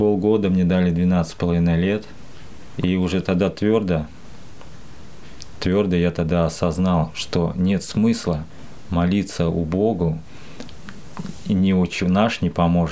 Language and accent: Russian; Sasovo, Ryazan Oblast, Russia; also born or lived in Krasnodar; Родился я в Краснодаре. Переехали мы в Рязанскую область города Сасово в 1986 году. Мама у меня не была верующая, отец был атеистом.